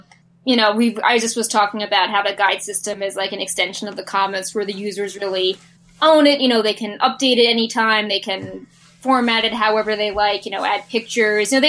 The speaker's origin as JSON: {"language": "English", "region": "New York", "country": "United States", "said": "I mean, I'm from New York, like, you see all sorts of crazy things happening in the city."}